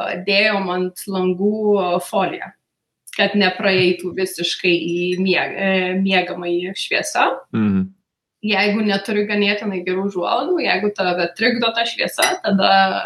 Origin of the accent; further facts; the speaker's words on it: Prienai, Kaunas County, Lithuania; Aš kilus iš Prienų.